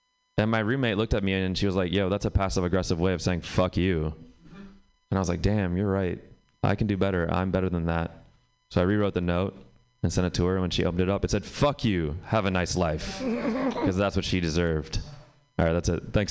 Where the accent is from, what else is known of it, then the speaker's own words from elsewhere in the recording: Pakistan; I'm Pakistani, actually.